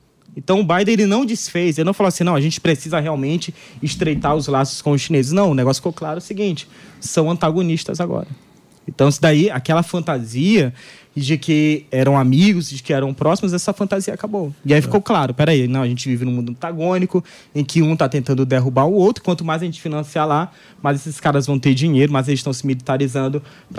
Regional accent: São Luís, Maranhão, Brazil; Na minha cidade natal, São Luís, eles tentaram construir um porto recentemente.

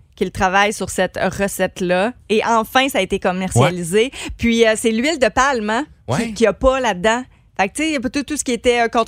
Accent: Quebec, Canada; ici chez nous au Québec

